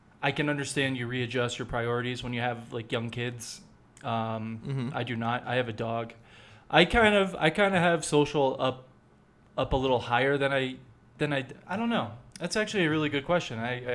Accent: New York City, New York, United States; I came from the New York City area, and now I live in the Rocky Mountains in Colorado.

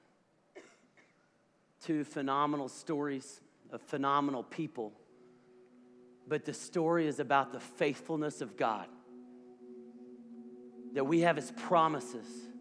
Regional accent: Texas, United States; Louis talked about my hometown last week. Dry desert land in the panhandle of Texas.

